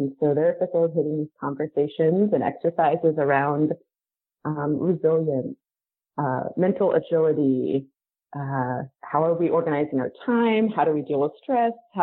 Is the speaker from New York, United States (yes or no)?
no; California, United States; now in Los Angeles, United States; I feel pretty strongly rooted in being a Californian. I am on the West Coast. I was born and raised in this state.